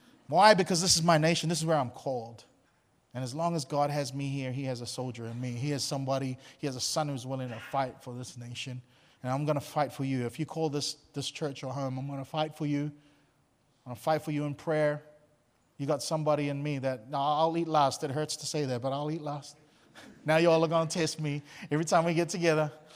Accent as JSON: {"language": "English", "country": "New Zealand", "tie": "born or raised there", "lives_now": "Australia", "said": "Look, I grew up in New Zealand. We grew up, like, yeah, we'll fight together in a war."}